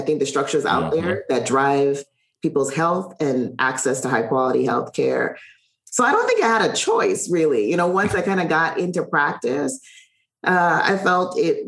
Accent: Saint Thomas, U.S. Virgin Islands; I grew up in one of the territories of the United States. I grew up in St. Thomas in the U.S. Virgin Islands. Just a beautiful spot.

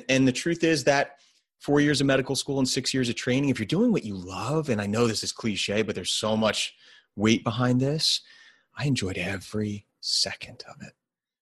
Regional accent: New Jersey, United States; Part of my job to put it in context, New Jersey, at this point, I'm from New Jersey.

